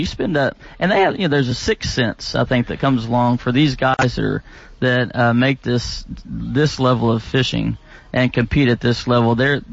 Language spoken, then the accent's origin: English; Wichita Falls, Texas, United States; born there; also born or lived in Houston / Granbury; I was born in Wichita Falls, Texas.